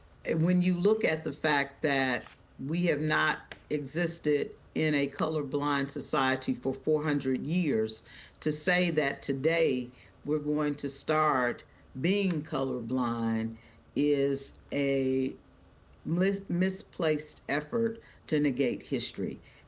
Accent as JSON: {"language": "English", "region": "Indiana", "country": "United States", "tie": "born or raised there", "said": "next door to us in Indiana, my home state"}